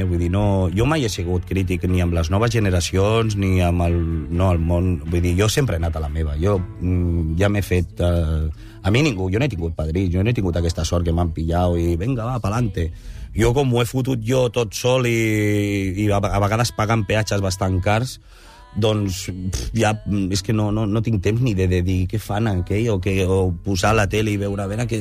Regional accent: Premià de Mar, Catalonia, Spain; jo visqui a Premià de Mar, i jo sóc de Premià de Mar perquè els meus pares van comprar guiats pel Núñez i Navarro

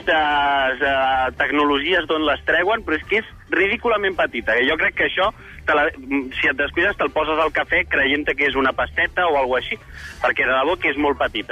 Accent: Terrassa, Catalonia, Spain; Jo és que sóc de Terrassa, he vingut a fer una miqueta al Guiri aquí a Barcelona, a la capital.

